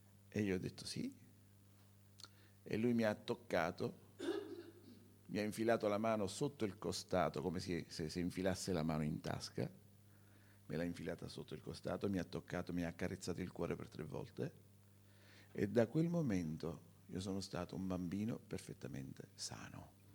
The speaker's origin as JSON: {"language": "Italian", "town": "Naples", "region": "Campania", "country": "Italy", "said": "Io sono napoletano, sono nato sotto il Vesuvio"}